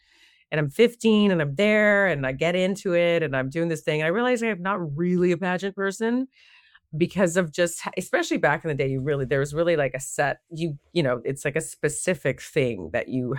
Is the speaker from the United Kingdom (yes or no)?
no; Canada; born there; I was born in Canada on a farm.